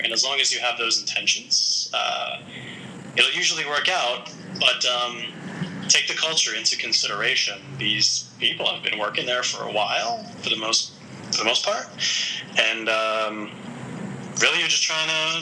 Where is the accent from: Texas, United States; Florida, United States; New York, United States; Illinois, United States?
New York, United States; Queens; Bayside, Queens.